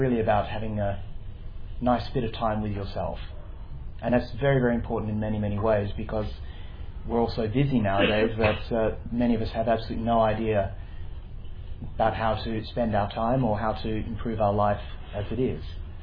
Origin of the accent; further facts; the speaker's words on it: Kalamunda, Western Australia, Australia; Well, I'm local. I come from Kalamunda. Mm. So not from a long way away.